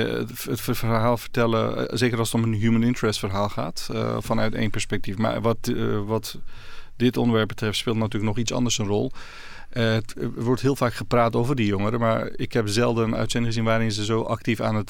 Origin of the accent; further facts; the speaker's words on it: Rotterdam, South Holland, Netherlands; Ik voel me gewoon een Nederlander. Hmm. Of in dit geval zeker een Rotterdammer. Maar ik voel me geen migrant meer.